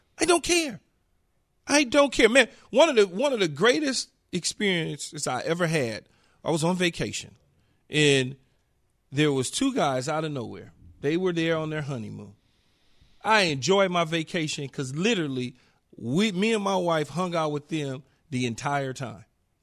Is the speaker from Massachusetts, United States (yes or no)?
no; Los Angeles, California, United States; And so, you know, as growing up in South Central LA, being around or seeing gay people was different.